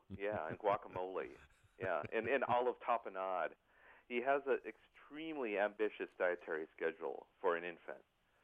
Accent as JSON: {"language": "English", "region": "Minnesota", "country": "United States", "said": "I'm from Minnesota. I grew up listening to Prairie Home Companion, still listen to it from time to time, and I understand that that's a certain type of Midwestern voice that people are comfortable with."}